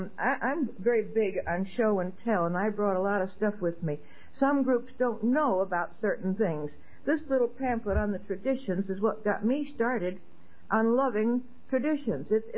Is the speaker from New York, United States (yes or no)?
no; Miami, Florida, United States; But I said, I'm from Miami.